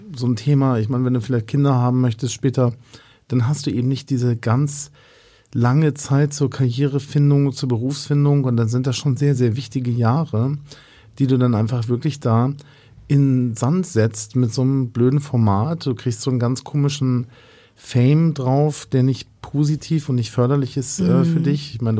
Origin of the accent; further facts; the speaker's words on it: Italy; Ja, so 14 Espresso am Tag gehen bei mir als Italiener runter.